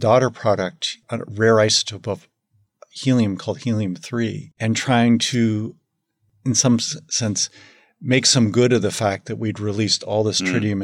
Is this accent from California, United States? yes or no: yes; Los Angeles, California, United States; I grew up in Los Angeles, and my grandmother lived near the beach.